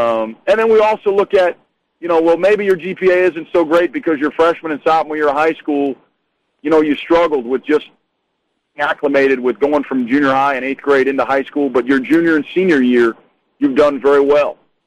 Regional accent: Illinois, United States; I grew up in Illinois, and a lot of Illinois is ACT.

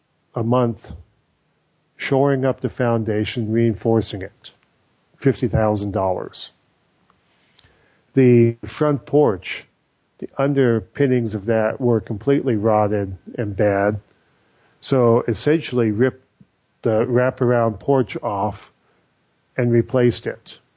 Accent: Scotland, United Kingdom; And as a Scotsman, that bothers me.

